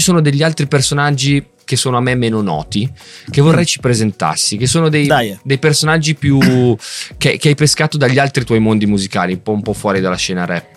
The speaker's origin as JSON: {"language": "Italian", "town": "Naples", "region": "Campania", "country": "Italy", "said": "Quindi io sono napoletano"}